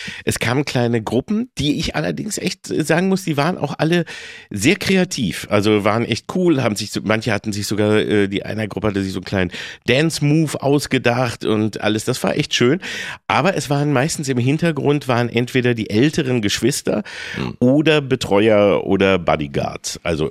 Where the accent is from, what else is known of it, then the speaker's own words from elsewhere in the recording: Peine, Lower Saxony, Germany; also born or lived in Engelbostel; Also ich weiß, also bei uns in Peine oder Engelbostel sogar noch, also wo ich ja zuerst war, ging das saublöde Lied.